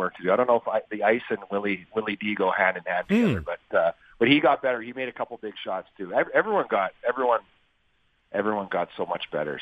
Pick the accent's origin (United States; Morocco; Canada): Canada; Red Deer, Alberta; now in Calgary, Canada; Yeah, Calgary, Alberta, about an hour and 15 up the road from Red Deer, Alberta, my hometown.